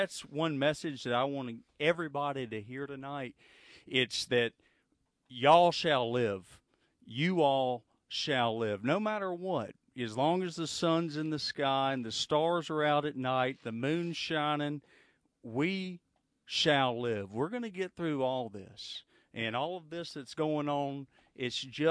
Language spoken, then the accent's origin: English; South Carolina, United States; My mama used to read me stories from South Carolina's history. I grew up on Brer Rabbit, even though that's Southern heritage in general. But I grew up knowing where I was from and being proud of where I was from